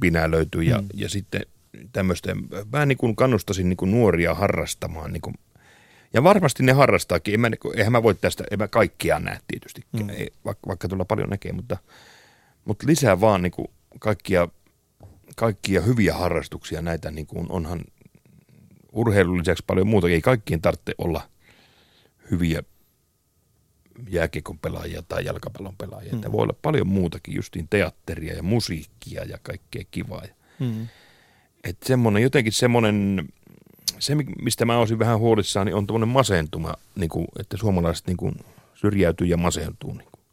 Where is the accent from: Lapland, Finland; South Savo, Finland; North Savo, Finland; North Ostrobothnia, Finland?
Lapland, Finland; Kemi; siis mä oon Kemistä, jostain pienestä Kemistä tuolta pohjoisesta